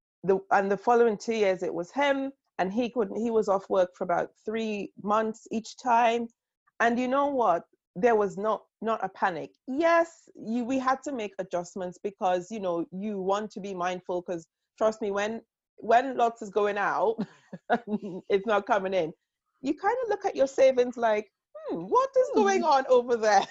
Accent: Trinidad & Tobago; My family, you know, I grew up in Trinidad.

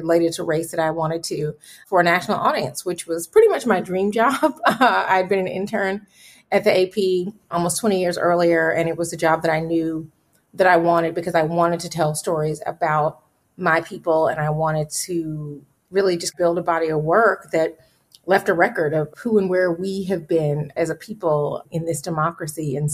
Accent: Atlanta, Georgia, United States; I don't drink enough sweet tea to keep my accent fresh, but I am from Atlanta. My mom still lives on the south side of the city. And yeah, born at Grady Hospital and definitely still have roots in East Atlanta.

